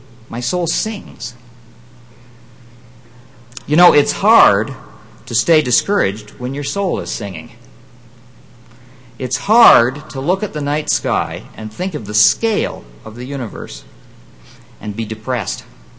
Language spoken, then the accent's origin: English; Canada; Actually, I'm from Canada, but you know what I mean.